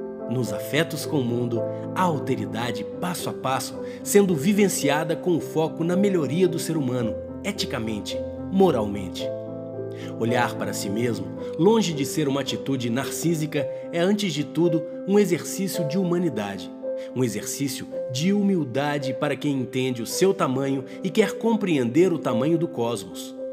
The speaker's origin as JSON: {"language": "Portuguese", "country": "Brazil", "tie": "born there", "said": "vim até a Costa do Descobrimento do Brasil, meu país natal, para entrevistá-lo."}